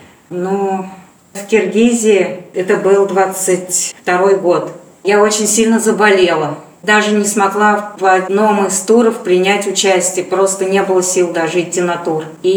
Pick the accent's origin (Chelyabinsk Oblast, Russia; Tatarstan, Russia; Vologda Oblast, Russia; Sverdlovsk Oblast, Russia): Tatarstan, Russia; Chistopol; Я сама из Чистополя, жили такой дворовой жизнью интересной.